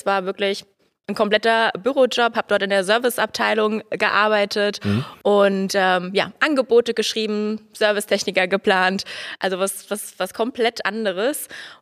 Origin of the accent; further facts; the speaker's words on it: Saarland, Germany; now in Freising, Germany; Ich wohne in Freising, komme aus dem Saarland.